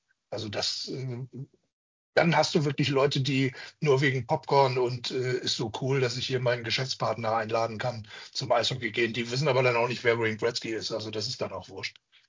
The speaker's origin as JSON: {"language": "German", "country": "Germany", "said": "ich komme aus Deutschland und NHL, große Sache."}